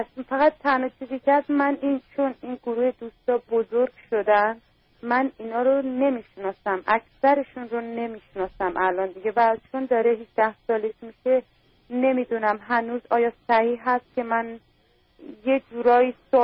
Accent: Iran; من از ایران اومدم، همیشه در ایران برنامه شما رو از ماهواره نگاه می‌کنم.

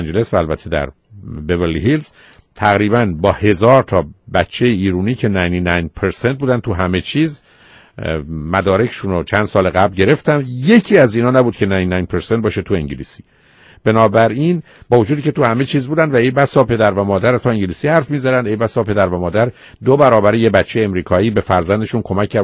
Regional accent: Iran

